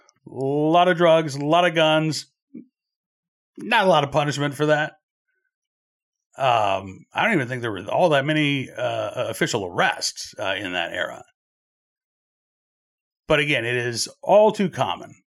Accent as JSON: {"language": "English", "town": "Oklahoma City", "region": "Oklahoma", "country": "United States", "tie": "born or raised there", "said": "I mean, I grew up in Oklahoma City in the 1980s. I went to school in Norman, Oklahoma, home of the University of Oklahoma."}